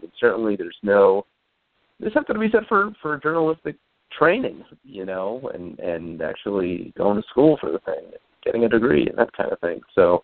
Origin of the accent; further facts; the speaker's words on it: New York, United States; I grew up here in the New York, Long Island area.